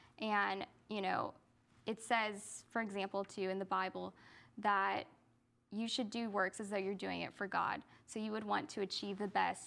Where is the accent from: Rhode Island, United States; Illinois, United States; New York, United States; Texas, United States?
Texas, United States; Katy; also born or lived in Houston / Conroe; And so I was born in Houston, raised in Katy, and then for high school we moved to Conroe, where I went to Willis High School in a small town by Conroe.